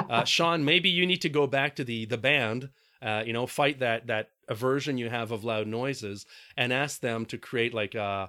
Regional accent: Quebec, Canada; Now, you have to understand that I'm from Quebec. There's not a lot of gun violence here.

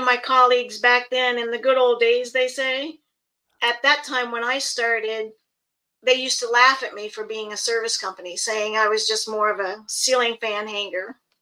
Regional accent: Florida, United States; I'm born and raised in Florida.

